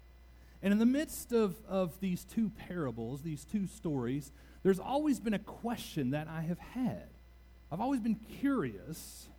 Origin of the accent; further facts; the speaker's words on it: Louisville, Kentucky, United States; I grew up in Louisville, so that's what we did.